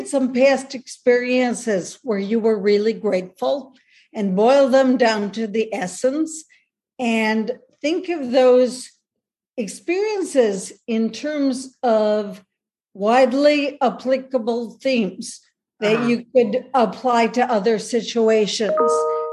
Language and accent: English; Chicago, Illinois, United States; like I'm from Chicago.